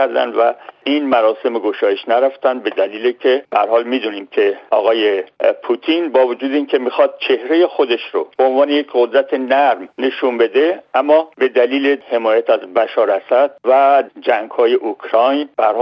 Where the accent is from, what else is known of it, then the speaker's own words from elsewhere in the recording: Iran; ما چون ایرانی هستیم به نوبه خودم آرزو میکنم که تیم ملی ایران موفق بشه.